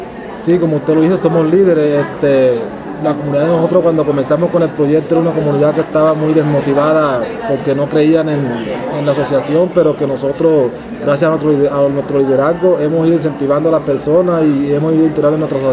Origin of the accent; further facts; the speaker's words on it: Sucre, Colombia; vengo de la comunidad de la Asociación de Artesanos del Liguerón en el departamento de Sucre.